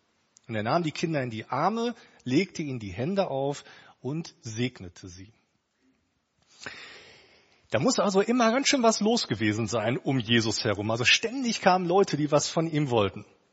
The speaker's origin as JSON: {"language": "German", "town": "Kierspe", "region": "North Rhine-Westphalia", "country": "Germany", "tie": "born or raised there", "said": "die Frau, Corinna, die stammt aus Halver, das ist nur 10 Kilometer von Kirspe, von meiner Heimatstadt entfernt."}